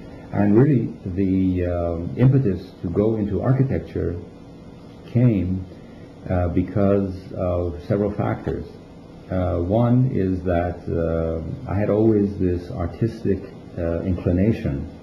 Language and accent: English; New York, United States; also born or lived in Washington; Of course, growing up in New York and in Washington, we had come across a very small community of Iranians who had lived there.